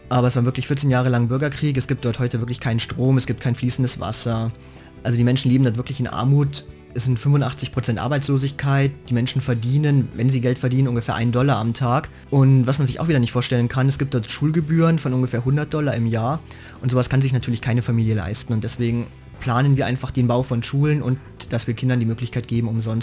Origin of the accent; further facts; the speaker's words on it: Landshut, Bavaria, Germany; now in Munich, Germany; Also wir kommen alle aus der Gegend von Landshut, studieren jetzt in München